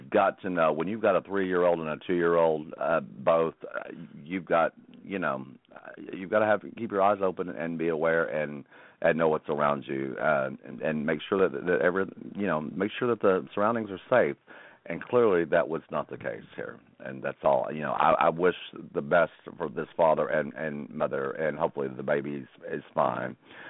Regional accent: Texas, United States; And, you know, as a Texan, anything south of 60 degrees, I'm sorry, I can't imagine.

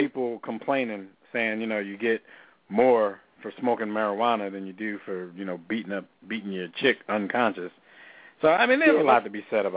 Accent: Philadelphia, Pennsylvania, United States; now in Washington, D.C., United States; I'm from Philadelphia, but I live in the Washington, D.C. area

